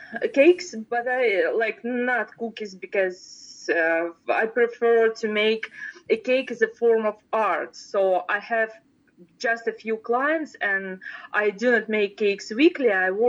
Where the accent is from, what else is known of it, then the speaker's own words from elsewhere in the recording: Russia; English is a second language; Maybe because I grew up in Russia, and if you want something, you need to make something or bake or do so.